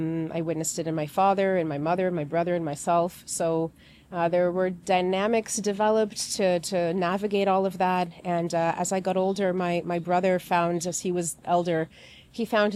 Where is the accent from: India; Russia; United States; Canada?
Canada; Toronto, Ontario; born there; I was born in Toronto, but I grew up as a little Romanian girl.